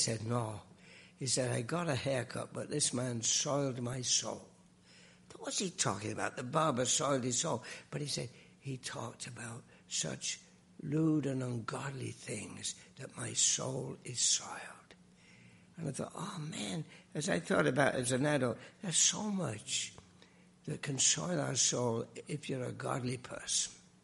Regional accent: England, United Kingdom; When I was growing up in England in a Christian home

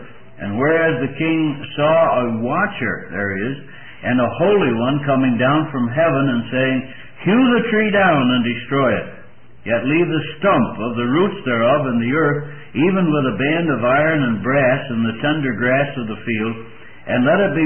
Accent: Scotland, United Kingdom; I was also thrilled to note that, as a Scotsman, the train ride is free.

